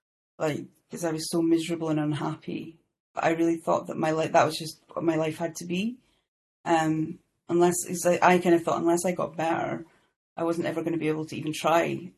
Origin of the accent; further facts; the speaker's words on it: Shetland, Scotland, United Kingdom; I'm from Shetland to anybody who doesn't know. Shetland is a very little island, the most kind of northerly part of the UK. It's like the it's a tiny little island off of Scotland.